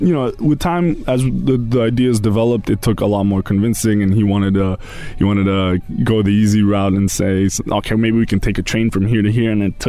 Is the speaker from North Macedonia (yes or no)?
yes; North Macedonia; now in Dubai, United Arab Emirates; I'm 17 years old. I'm from Macedonia.